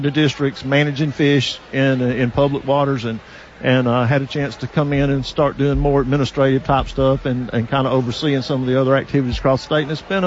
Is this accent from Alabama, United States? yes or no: yes; Alabama, United States; now in South Carolina, United States; I'm originally from Alabama.